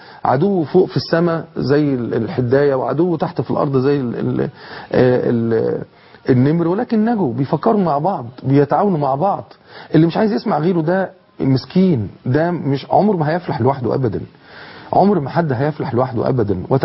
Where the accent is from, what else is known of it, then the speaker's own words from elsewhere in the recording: Egypt; ولا عندهم كل الثروات اللي عندنا في مصر